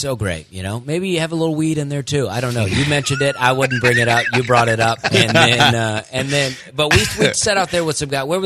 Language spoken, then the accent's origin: English; Alabama, United States; But yeah, I mean, I'm from Alabama. I love it. But, you know, I grew up next to Auburn.